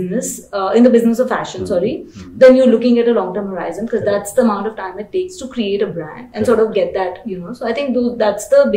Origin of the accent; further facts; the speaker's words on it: Delhi, India; also born or lived in London / New York / Philadelphia; I obviously I'm a city girl, right? I've been born and raised in Delhi. I've lived in London and I've lived in New York and I've lived in Philly for a little bit of time.